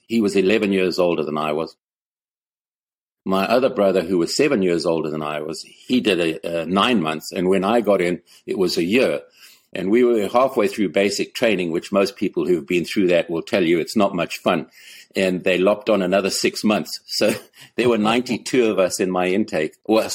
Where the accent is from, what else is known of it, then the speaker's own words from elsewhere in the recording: Zimbabwe; also born or lived in South Africa; now in United States; growing up in Zimbabwe was a very simple life. I guess you could sort of compare it to a small Midwestern town here in the U.S.